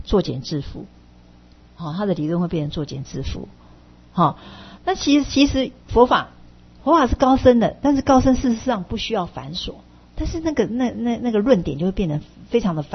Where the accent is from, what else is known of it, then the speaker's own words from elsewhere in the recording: China; 哦，我们中国人更是好简，那不用说，那印度人都觉得说不容易维持了哈。